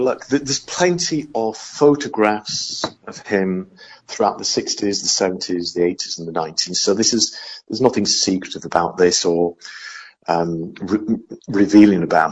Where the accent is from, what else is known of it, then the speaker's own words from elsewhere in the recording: Yorkshire and the Humber, United Kingdom; he's from Yorkshire, I'm from Yorkshire.